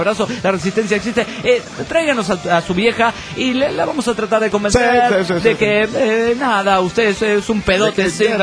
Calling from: Guadalajara, Jalisco, Mexico; de Guadalajara, Jalisco.

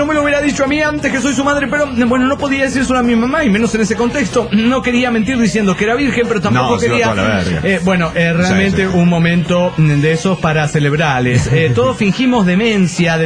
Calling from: Aguascalientes, Mexico; de Aguascalientes, México.

